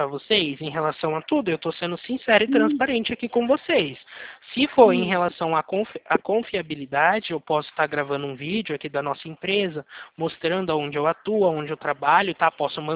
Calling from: Araras, São Paulo, Brazil; Eu falo aqui da cidade de Araras. É aqui perto também, aqui interior de São Paulo. Falo na mesma cidade, do mesmo estado que vocês.

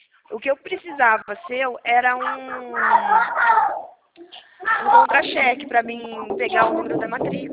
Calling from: Leme, São Paulo, Brazil; Eu falo do interior de São Paulo, cidade chamada Leme.

